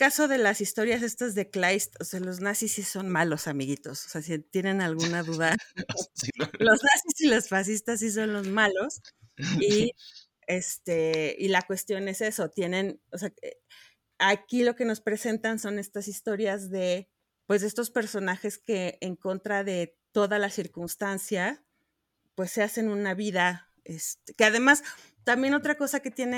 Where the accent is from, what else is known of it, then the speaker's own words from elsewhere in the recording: Mexico; como es el caso de nosotros que somos mexicanos